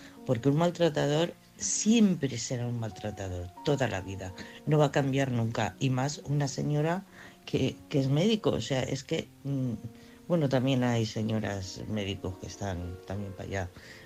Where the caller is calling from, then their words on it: Madrid, Community of Madrid, Spain; de Madrid.